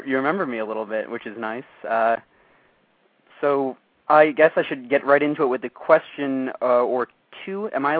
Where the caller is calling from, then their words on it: Bethlehem, Pennsylvania, United States; Bethlehem, Pennsylvania.